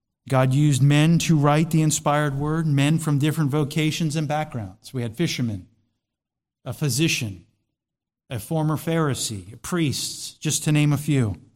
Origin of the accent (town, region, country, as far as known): Florida, United States